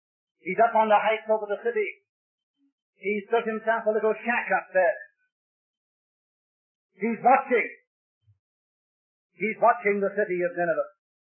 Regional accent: Wales, United Kingdom; I come from South Wales, you know, in just before my time in Wales.

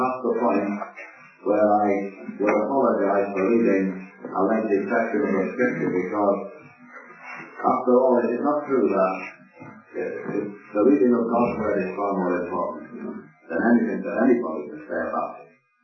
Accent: Liverpool, North West England, United Kingdom; it was right across the wall of the gospel hall while I was brought up in Liverpool.

